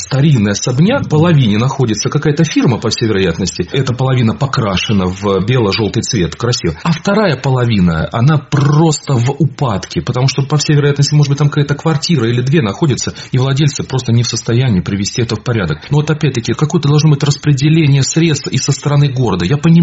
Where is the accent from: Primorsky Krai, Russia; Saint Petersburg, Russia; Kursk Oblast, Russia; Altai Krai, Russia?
Kursk Oblast, Russia; Kursk; мое сердце может успокоиться, как коренного курянина